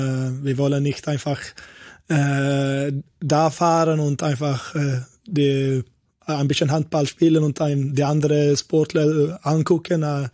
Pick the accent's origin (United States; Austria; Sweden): Sweden; Gothenburg, Västra Götaland County; German is a second language; Wir waren in meiner Heimat, Göteborg.